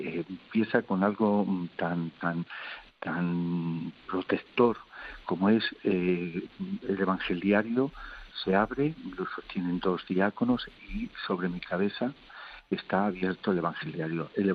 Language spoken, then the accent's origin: Spanish; Villanueva de Alcaudete, Castilla-La Mancha, Spain; mi pueblo, es el patrono, San Jorge, Villanueva de Alcaldete